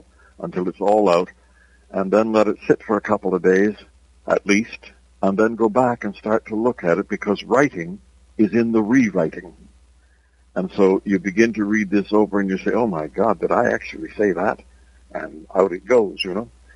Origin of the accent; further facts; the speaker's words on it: Hamilton, Ontario, Canada; also born or lived in Niagara Falls; Well, I began in Hamilton, where I mostly was raised. I was born in Niagara Falls, and then the family moved to Hamilton, and that's where I spent a lot of my first years.